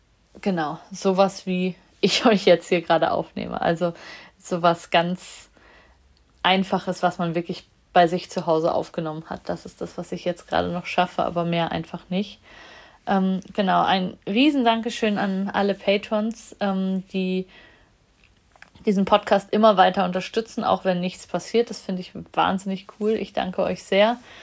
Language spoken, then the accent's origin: German; East Germany, Germany; born there; zumindest in der DDR, wo ich geboren bin